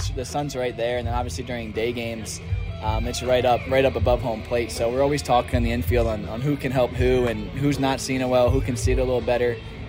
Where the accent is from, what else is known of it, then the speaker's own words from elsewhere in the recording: East Coast, United States; So I'm from the East Coast, but I always love the West Coast